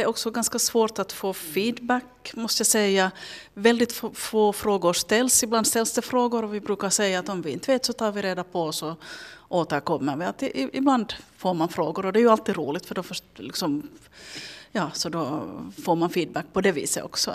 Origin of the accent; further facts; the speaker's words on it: Hanko, Uusimaa, Finland; Men jag är själv från Kapellhamnen och bor nu där på lite äldre dagar igen.